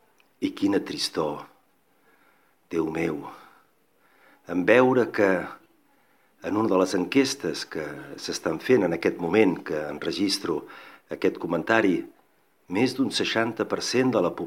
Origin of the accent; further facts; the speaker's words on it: Catalonia, Spain; com hem vist amb molt d'orgull com a catalans diumenge passat